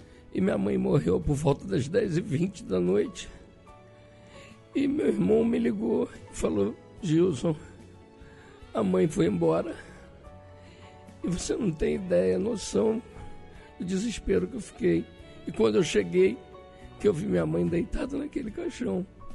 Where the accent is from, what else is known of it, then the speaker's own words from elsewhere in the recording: Petrópolis, Rio de Janeiro, Brazil; Eu morava no Alto da Serra, lá em Petrópolis, eu sou petropolitano